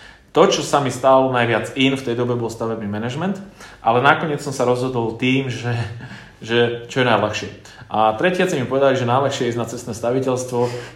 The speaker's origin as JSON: {"language": "Slovak", "town": "Rudina", "region": "Žilina Region", "country": "Slovakia", "said": "A ja pochádzam z Rudiny, to je dedina medzi Kysuckým Novým mestom a Žilinou."}